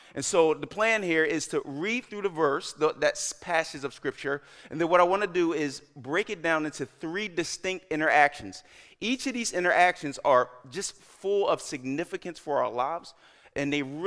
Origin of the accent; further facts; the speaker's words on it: Alexandria, Virginia, United States; now in Dumfries, United States; Since then, I've had the privilege to move down to Dumfries, which is a change for me. I'm from Alexandria.